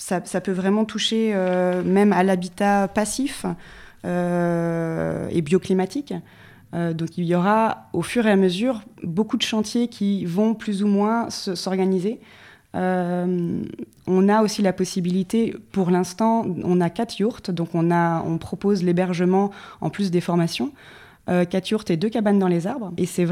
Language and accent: French; Nantes, Pays de la Loire, France; comme je vous ai dit, moi, je viens de Nantes